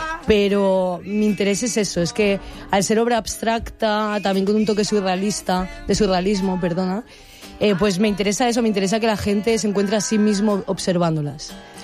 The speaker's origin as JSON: {"language": "Spanish", "town": "Benidorm", "region": "Valencian Community", "country": "Spain", "tie": "born or raised there", "said": "Y estoy muy contenta de hacerlo en mi pueblo, en Benidorm y en el ayuntamiento."}